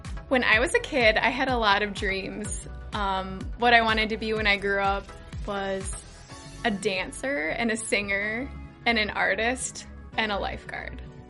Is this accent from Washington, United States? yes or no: no; Burnsville, Minnesota, United States; This is my fifth year on the team, and I'm from Burnsville.